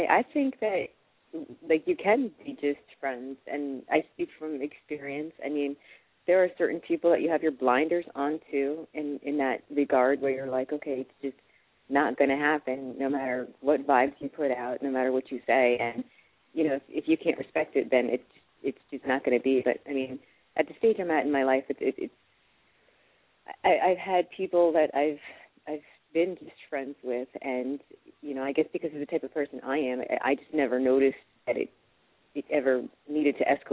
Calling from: New Jersey, United States; Hi, Michael. Hi, Sadie. … I'm calling from New Jersey.

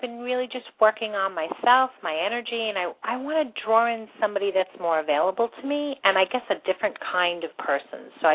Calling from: New York, United States; I'm calling from New York.

